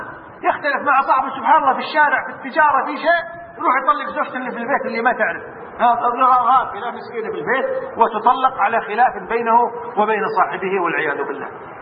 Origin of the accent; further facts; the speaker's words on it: Kuwait; حتى عندنا في الكويت